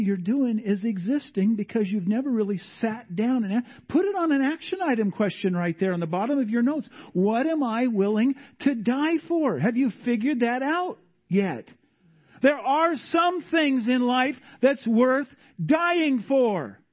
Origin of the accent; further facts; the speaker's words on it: Montana, United States; we grew up in the Bitterroot Valley of Montana, and it seemed like winter was like 11 months long.